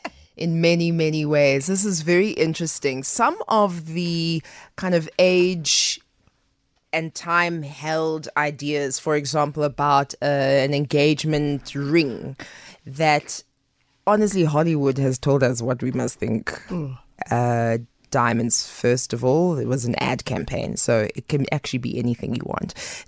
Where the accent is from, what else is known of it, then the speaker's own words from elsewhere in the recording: Diepkloof, Gauteng, South Africa; I grew up in Diepkloof Zone 4.